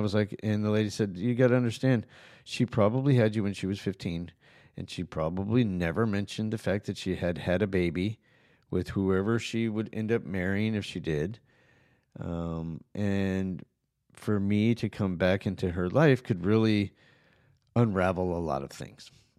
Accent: Oklahoma City, Oklahoma, United States; born there; I was born in Oklahoma City.

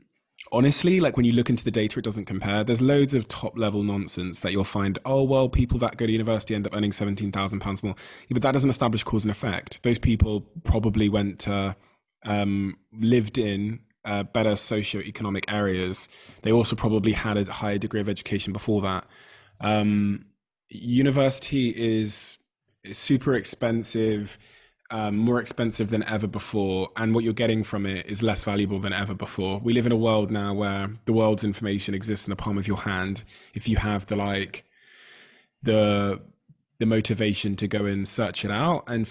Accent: Plymouth, South West England, United Kingdom; also born or lived in Botswana; So I was born in Africa, in Botswana, came to the UK when I was a baby, 3 or 4 years old, moved to Devon in Plymouth, and joined school

